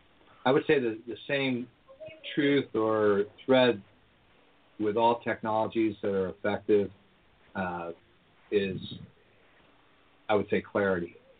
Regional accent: California, United States; now in Las Vegas, United States; I lived in Las Vegas. I grew up in Southern California and worked around the Southwest doing construction and building things.

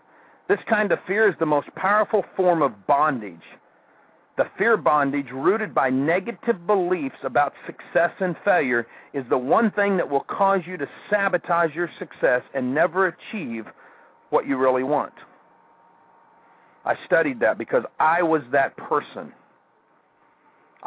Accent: Kansas City, United States; You know, when I was growing up in Kansas City, we had a place called 12th Street.

